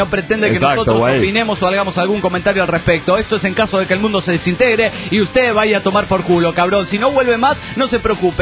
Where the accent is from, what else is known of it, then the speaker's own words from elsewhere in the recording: Salamanca, Guanajuato, Mexico; now in Ciudad Juárez, Mexico; Tengo 2 años de no ir a mi tierra, Salamanca, Guanajuato.